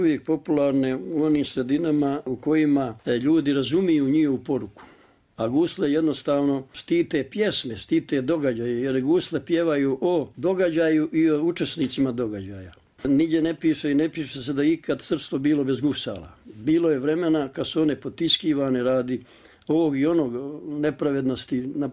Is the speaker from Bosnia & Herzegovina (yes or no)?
yes; Trešnjevica, Republika Srpska, Bosnia & Herzegovina; jer ja sam rođen u Hercegovini, u istočnom dijelu, na području nekadašnje opštine Ulog, a današnji Kalinovi, 55. godine u selu Trešnjevica